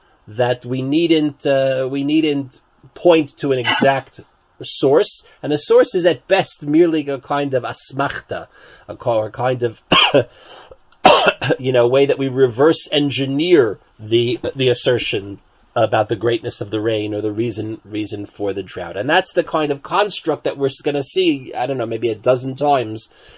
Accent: New Jersey, United States; growing up in New Jersey, I had no idea where the water came.

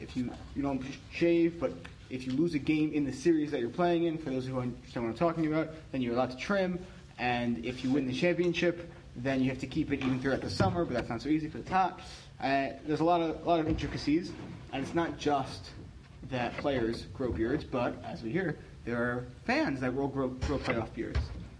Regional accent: New York, United States; I'm a New Yorker, although not Long Island, New Yorker, so I'm a Ranger fan.

